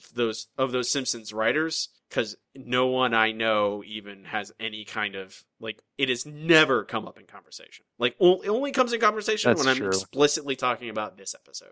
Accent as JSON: {"language": "English", "region": "Florida", "country": "United States", "tie": "born or raised there", "said": "I think that, again, is about theme parks and growing up in Florida."}